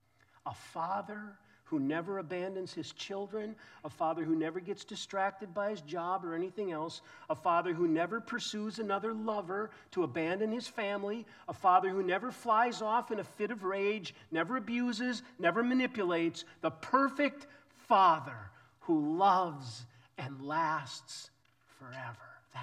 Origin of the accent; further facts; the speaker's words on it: Minnesota, United States; See, I come from Minnesota, Minnesota Viking fan. They came to Minnesota in 1961. I was 2 years old.